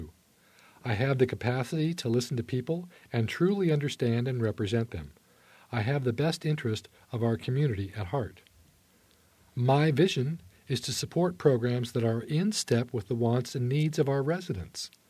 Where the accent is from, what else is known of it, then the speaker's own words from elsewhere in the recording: Silverton, United States; I was born in Silverton, went to school in Silverton, chose to raise my family in Silverton, work in Silverton